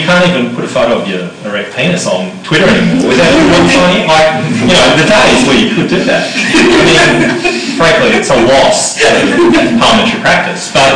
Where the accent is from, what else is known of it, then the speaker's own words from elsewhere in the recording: Queensland, Australia; I mean, like I'm from Queensland, you know, with straight shooters.